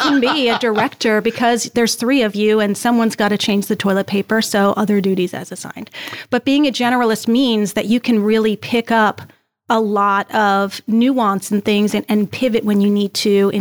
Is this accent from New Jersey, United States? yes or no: yes; New Jersey, United States; now in York, United States; So I moved back home. I'm from New Jersey, moved back home, commuted there for a while.